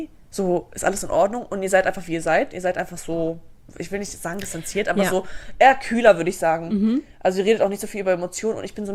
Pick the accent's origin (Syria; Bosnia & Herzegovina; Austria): Bosnia & Herzegovina; ich komme aus Bosnien